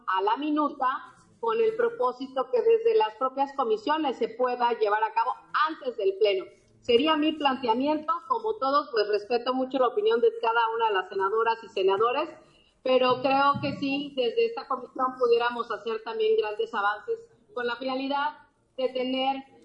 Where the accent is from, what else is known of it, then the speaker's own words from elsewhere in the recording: Quintana Roo, Mexico; ambas somos del estado de Quintana Roo